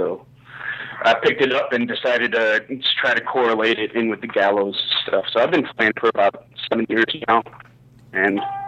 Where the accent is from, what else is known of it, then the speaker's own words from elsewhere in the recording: Williamston, Michigan, United States; now in Chicago, United States; I grew up in Lansing, Michigan. Well, just outside in Williamston, where our drummer Uriah grew up, too.